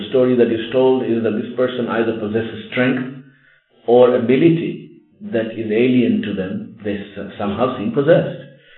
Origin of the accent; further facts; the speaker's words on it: Kenya; one young man who was our friend and we grew up together in Kenya